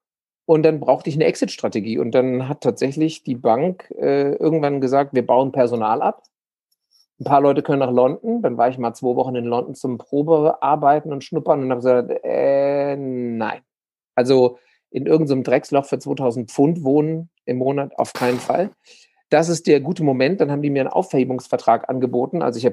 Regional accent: Frankfurt, Hesse, Germany; Aber weder war eine gute in der Nähe von Frankfurt, wo ich herkomme, noch hatte ich einen Bezug dazu, zum Schauspielen an sich.

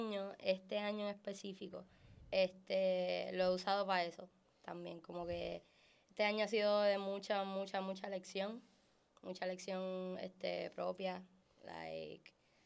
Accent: Luquillo, Puerto Rico; me llamaron para allá, para Luquillo, porque soy de Luquillo.

